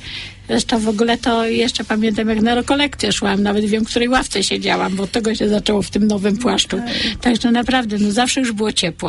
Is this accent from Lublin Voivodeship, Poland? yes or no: no; Opole, Opole Voivodeship, Poland; ja jestem urodzona w Opolu. I całe życie jestem związana z katedrą opolską, albowiem mój dom rodzinny to ulica Sienkiewicza.